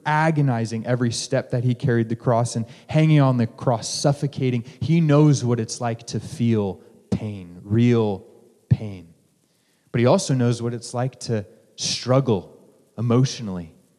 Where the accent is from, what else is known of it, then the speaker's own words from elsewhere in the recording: Colorado, United States; And as I grew up in Colorado, there was a mountain range in my backyard. I saw the Rockies stretch out before me.